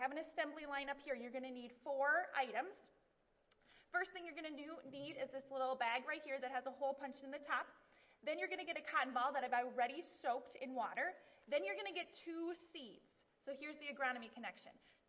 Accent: Minnesota, United States; So quickly about myself, I grew up here in Minnesota in the southern plains or prairie. So my family has a crop farm about 3 miles north of the Iowa border and about 60 to the east of the South Dakota border.

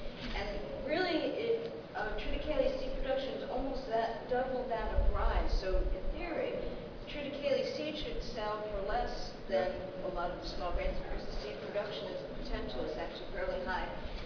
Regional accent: Florida, United States; So I'm from the southeastern, I'm from Florida

